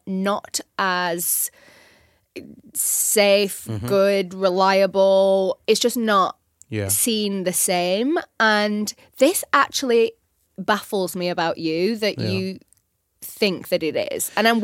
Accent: London, United Kingdom; I also came from London

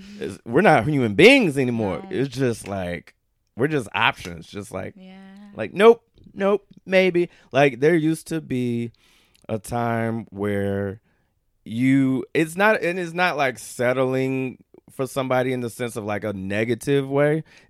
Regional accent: Midwest, United States; so I grew up in the Midwest, where like a salad to us growing up meant like, first of all, it's just like, yeah, lettuce, yeah.

